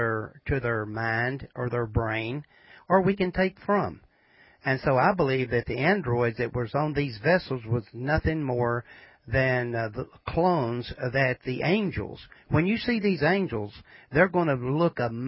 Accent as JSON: {"language": "English", "region": "Tennessee", "country": "United States", "said": "tonight with Brother … out of Central Tennessee, my home state."}